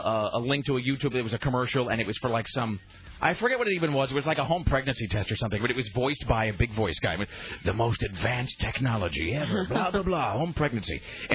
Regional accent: Oregon, United States; This is from the front page of today's Oregonian, since you're going to be in my hometown.

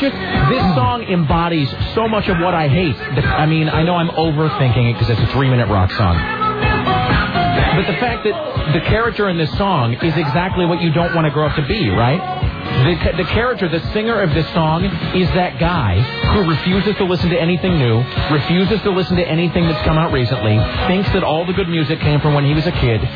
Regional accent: Kennewick, Washington, United States; Well, look, you go to my hometown. You go back to Kennewick. I'll go back to Kennewick

